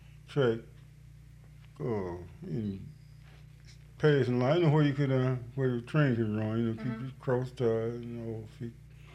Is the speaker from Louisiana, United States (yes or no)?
no; Mississippi, United States; born there; I was born in Jones County, Edgewood Hill. Right back over on the hill over there.